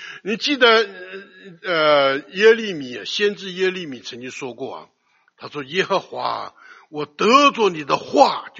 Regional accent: China; 我们中国人常讲，你不能画饼充饥啊

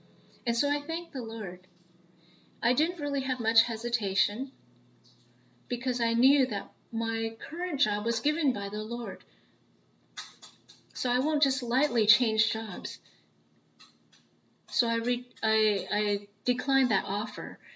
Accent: Rockville, Maryland, United States; Hello, everyone. I am from Rockville. A sister.

